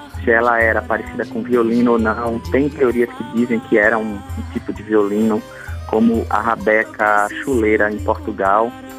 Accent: Natal, Rio Grande do Norte, Brazil; born there; Eu que nasci em Natal, no Rio Grande do Norte, mas que vim para Pernambuco atrás dessa cultura popular tão forte daqui do Nordeste e daqui também de Pernambuco.

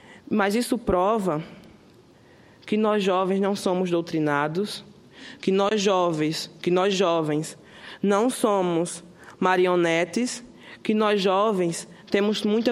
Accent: Brazil; de como brasileiro, de que como parte de um povo

